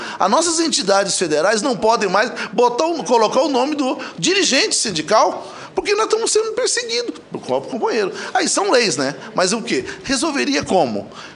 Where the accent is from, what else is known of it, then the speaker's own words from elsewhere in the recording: São Paulo, Brazil; infelizmente, eu sou paulista, né?